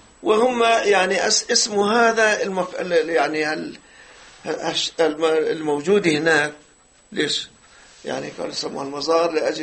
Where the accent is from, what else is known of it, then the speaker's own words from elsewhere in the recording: Jenin Governorate, Palestine; في قرية أول ما بتوصل فقوعة، من فقوعة بتنزل، كانوا يروحوا على بيسان من يعني من سلسلة الجبال هذه اللي هي قريتنا.